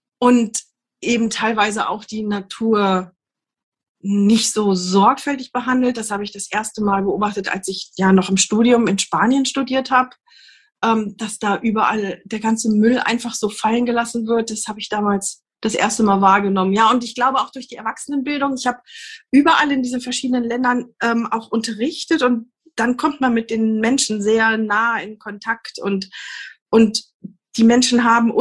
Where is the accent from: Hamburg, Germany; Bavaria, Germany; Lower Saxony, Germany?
Lower Saxony, Germany; so ich komme aus dem Landkreis Harburg, fertig